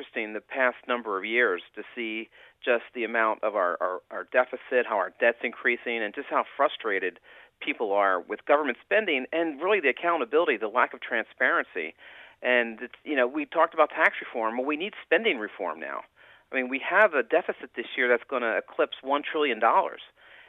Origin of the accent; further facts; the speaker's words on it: Philadelphia, Pennsylvania, United States; Well, I came originally from Philadelphia